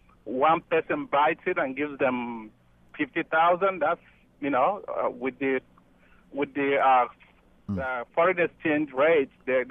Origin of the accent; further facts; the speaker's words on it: Nigeria; I'm from Nigeria.